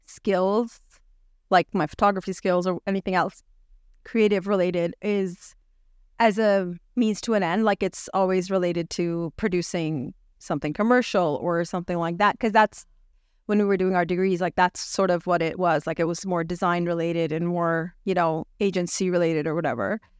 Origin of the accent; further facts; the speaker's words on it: United Arab Emirates; also born or lived in Pakistan; My dad is half Yemeni, so I always like to acknowledge that part of my heritage. And I grew up in the United Arab Emirates my entire life, went to design school and university over there, lived for 4 years and a half in Pakistan after marriage